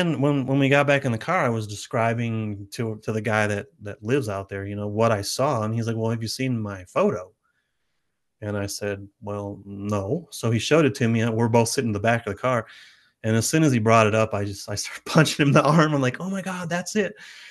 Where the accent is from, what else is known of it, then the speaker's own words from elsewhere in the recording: Ohio, United States; now in Colorado, United States; before I moved out to Colorado. I'm from Ohio originally.